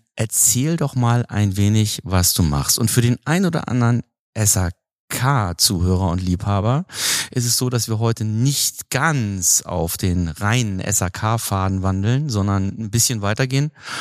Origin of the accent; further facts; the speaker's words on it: Hamburg, Germany; für mich als Hamburger, ich kenne das gar nicht.